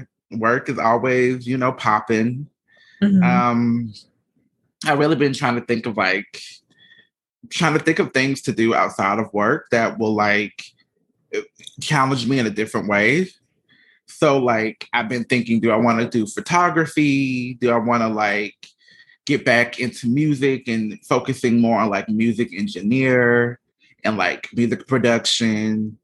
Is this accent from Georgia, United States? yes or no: yes; Atlanta, Georgia, United States; Yeah, because I'd be like, yeah, you know, I'm from Atlanta, shouty, you know what I'm saying?